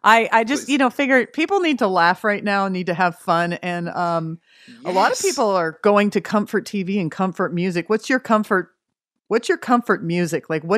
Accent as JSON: {"language": "English", "country": "Canada", "tie": "born or raised there", "said": "See, I was raised in Canada."}